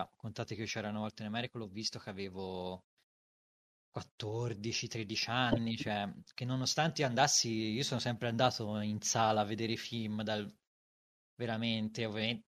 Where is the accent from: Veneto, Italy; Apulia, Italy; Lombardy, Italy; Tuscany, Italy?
Tuscany, Italy; Livorno; Mi sono scordato di dire che sono di Livorno, ma penso che dall'accento si possa intuire